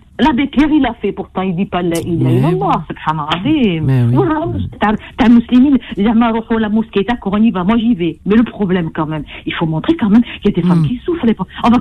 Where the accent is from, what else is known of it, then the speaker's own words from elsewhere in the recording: Médéa, Médéa Province, Algeria; Moi, je suis de Médéa et de Afrone.